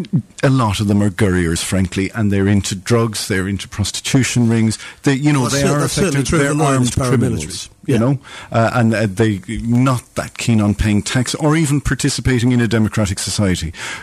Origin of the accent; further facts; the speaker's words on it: Ireland; born there; I'm not a practicing Catholic or anything like that. I was born in the Republic of Ireland